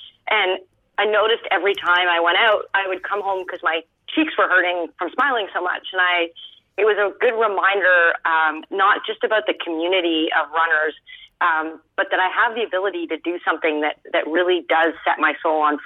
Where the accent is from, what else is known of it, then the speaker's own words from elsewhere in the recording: Canada; it's one of the tools that you have to have as a Canadian.